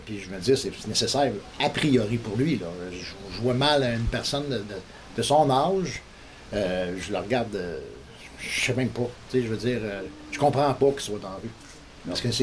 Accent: Montreal, Quebec, Canada; Moi, je viens de Montréal, puis je veux dire, quand une personne, même juste crier, il s'en va, il le ramasse

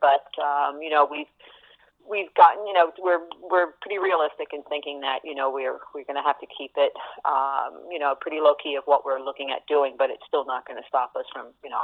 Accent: New York, United States; moved away as an adult; we came here, we're originally from the States, New York area, where we ran a similar facility and came up here because of the fact that there was no established wildlife program really in the province

